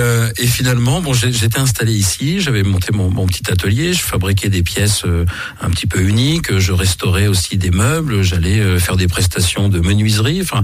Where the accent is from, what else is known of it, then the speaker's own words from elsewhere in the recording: Auvergne-Rhône-Alpes, France; Moi, je suis originaire de l'Allier, alors dans un petit village qui s'appelle Saint-Léopard-d'Indogy, donc voisin de Le Veurdre.